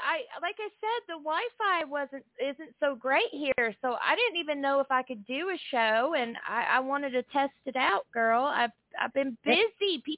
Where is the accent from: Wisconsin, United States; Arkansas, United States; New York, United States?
Arkansas, United States; because it's beautiful here in the Ozarks. This is where I'm from, Arkansas. Beautiful, beautiful country here.